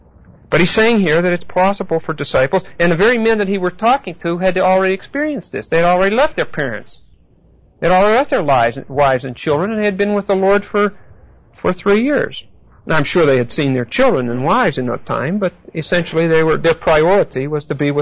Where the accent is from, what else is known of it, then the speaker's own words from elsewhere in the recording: Pittsburgh, Pennsylvania, United States; Catherine Kuhlman got her start, or whatever it is, in Pittsburgh, my hometown.